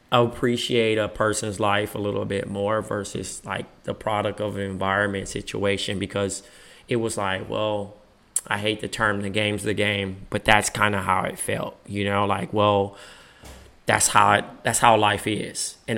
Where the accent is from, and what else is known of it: Compton, California, United States; born or raised there